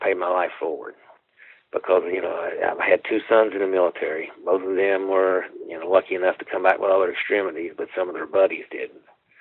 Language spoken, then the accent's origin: English; Nitro, West Virginia, United States; I grew up in Nitro, West Virginia, and my parents helped us all through our lives